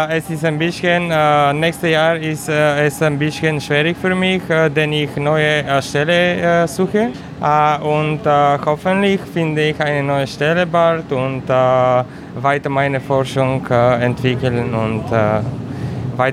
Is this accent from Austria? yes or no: no; Bulgaria; German is a second language; now in Berlin, Germany; ich komme aus Bulgarien. Ich arbeite in der TU Berlin für 4 Jahre.